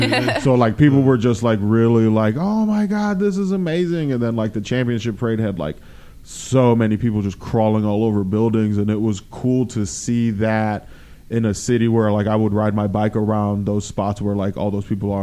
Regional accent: Lorain, Ohio, United States; I actually grew up a half hour west of Cleveland in the city's called Lorain, and it's a steel and auto city.

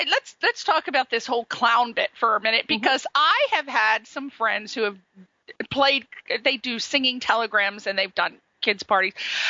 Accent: Ireland; I'm Irish, so I can completely relate to you.

